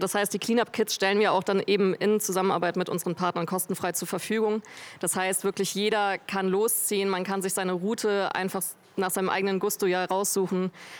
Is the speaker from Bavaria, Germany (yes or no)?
yes; Bavaria, Germany; Wir kommen ja aus dem Allgäu und genau, ich wohne selbst hier in Kempten